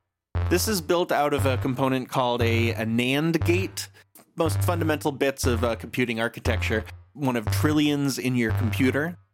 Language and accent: English; New York, United States; So I grew up in New York listening to WFMU.